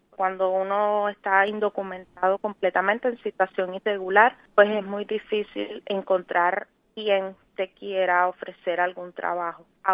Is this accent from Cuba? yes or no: yes; Cuba; now in Spain; yo soy cubana y vine a España con la esperanza de tener una vida mejor